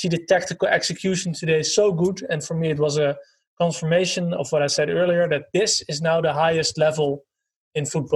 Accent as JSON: {"language": "English", "country": "Netherlands", "accent": "Dutch", "second_language": "English", "said": "It's very good to have somebody with a proper British accent instead of your US accent and my Dutch accent."}